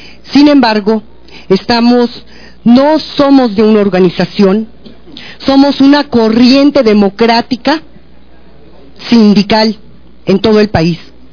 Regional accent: State of Mexico, Mexico; Soy del Estado de México.

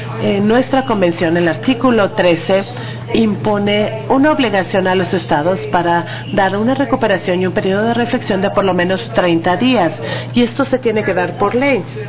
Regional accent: Ireland; Spanish is a second language; Ha sido un problema en mi país, por ejemplo, en Irlanda

